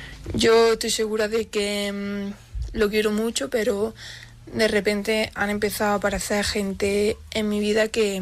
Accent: Jaén, Andalusia, Spain; soy de Jaén y bueno, quería exponeros una situación

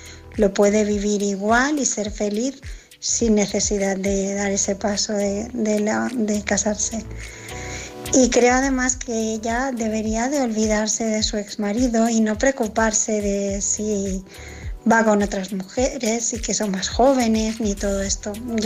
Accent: Barcelona, Catalonia, Spain; de Barcelona.

